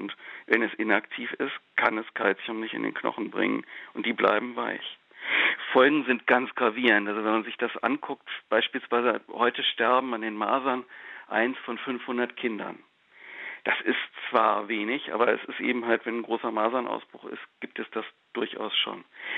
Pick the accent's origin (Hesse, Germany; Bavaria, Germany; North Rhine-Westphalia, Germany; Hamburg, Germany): Hamburg, Germany; Also ich kann das bestätigen für meine Heimatstadt Hamburg